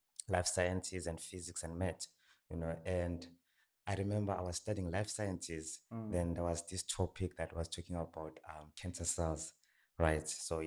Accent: Orange Farm, Gauteng, South Africa; English is a second language; I'm coming from Orange Farm, which is in Gauteng.

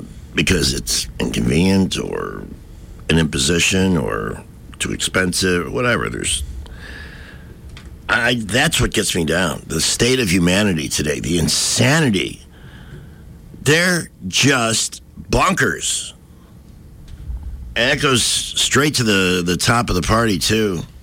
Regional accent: Bronx, New York, United States; I'm a girl from the Bronx.

